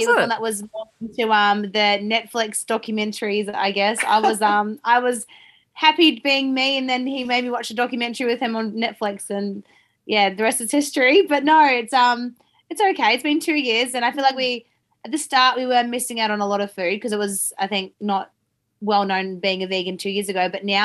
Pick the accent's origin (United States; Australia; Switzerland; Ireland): Australia; now in New Zealand; I'm actually Australian. So when it came to living in the Southland